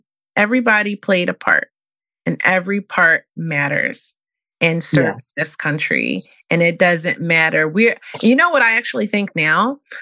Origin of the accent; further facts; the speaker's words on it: East Coast, United States; We went to school on the East Coast. I'm from the East Coast.